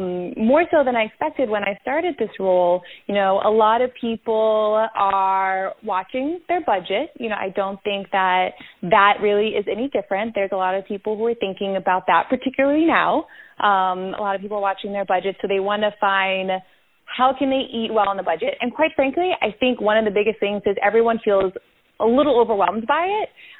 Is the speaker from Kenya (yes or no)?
no; the South, United States; I'm trying to speak slowly and enunciate because I'm from the South, but I'm a fast speaker. So when I got to New York City, I was like, these people are my speed.